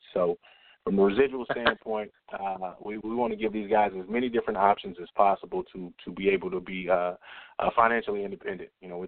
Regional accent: Arkansas, United States; Well, I mean, I'm from Arkansas. So, you know, I'm kind of partial to Arkansas.

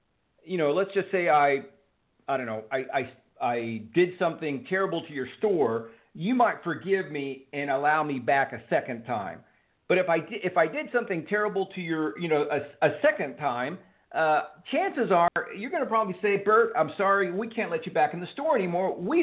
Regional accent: Houston, Texas, United States; I grew up in Houston, so it's always good to have a fellow Texan on the show.

